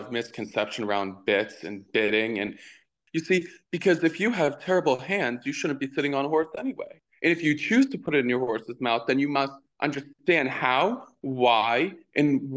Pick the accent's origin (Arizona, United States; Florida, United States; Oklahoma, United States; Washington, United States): Florida, United States; So I grew up in South Florida, where my grandparents had a stable.